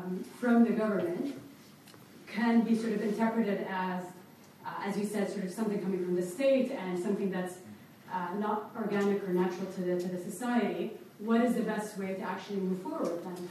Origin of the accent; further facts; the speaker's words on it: Saudi Arabia; I'm actually from Saudi Arabia, and this is very interesting for me because we worked with the UN last year.